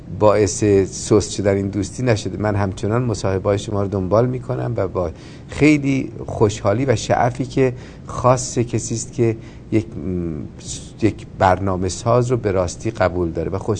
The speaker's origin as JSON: {"language": "Persian", "country": "Iran", "said": "من 5 زبان میدونم. خب فارسی که زبان مادری من، انگلیسی و فرانسه رو نسبتاً خوب میدونم، اندکی عربی میدونم، یعنی به راحتی میخونم ولی به راحتی سخن نمیگم، و لاتین میدونم."}